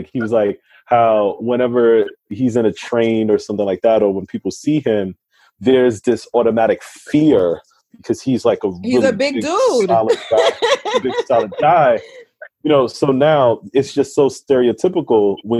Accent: Coney Island, New York, United States; constantly reminded me that I did not grow up in Westchester County, but I grew up in Coney Island.

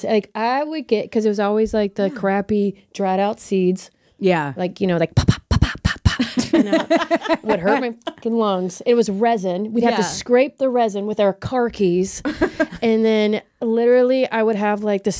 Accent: Kentucky, United States; Because I grew up in Kentucky, so we'd always go out in a shed.

